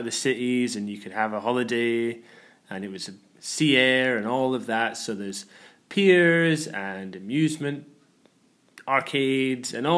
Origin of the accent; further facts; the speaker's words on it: Northeast, United States; Even me growing up in the Northeast, we had bits of that with like these very small valleys, but all next to each other.